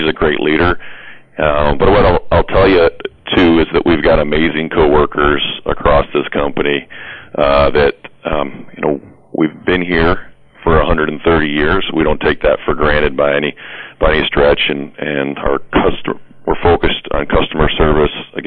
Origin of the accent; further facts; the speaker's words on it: Jackson, Michigan, United States; Yeah, I'm originally from the Jackson area and have been back here in the Jackson area since 2003, but grew up out toward the Concord, Horton area. Went to Concord schools out there